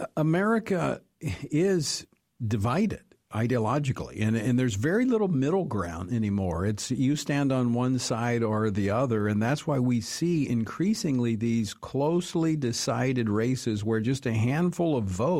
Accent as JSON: {"language": "English", "region": "Louisiana", "country": "United States", "said": "That's not the case anymore in my home state of Louisiana."}